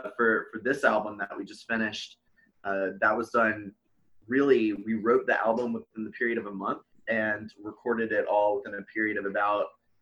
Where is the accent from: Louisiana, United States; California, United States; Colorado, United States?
Louisiana, United States; New Orleans; I grew up partially in New Orleans, so I was sort of always surrounded by a bunch of jazz clubs